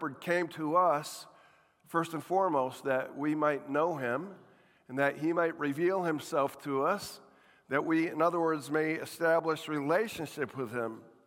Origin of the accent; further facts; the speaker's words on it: Jamestown, New York, United States; also born or lived in Kansas; I finally returned home for Christmas, went into my hometown home in New York, Jamestown, New York